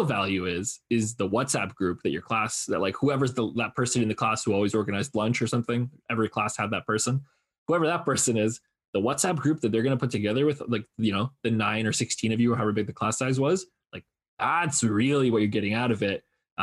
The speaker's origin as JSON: {"language": "English", "town": "Toronto", "region": "Ontario", "country": "Canada", "said": "I'm originally from Toronto."}